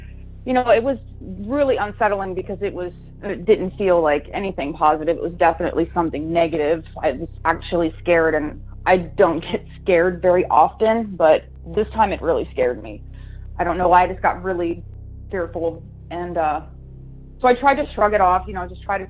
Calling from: North Carolina, United States; I'm calling from North Carolina.

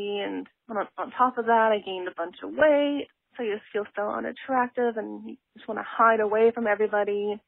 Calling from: Vancouver, British Columbia, Canada; I'm calling from Vancouver, Canada.

